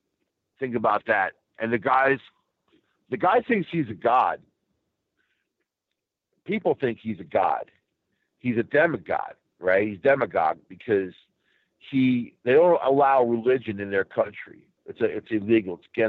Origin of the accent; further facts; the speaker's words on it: New York City, New York, United States; And keep in mind, I'm from New York City, you know, Long Island, too.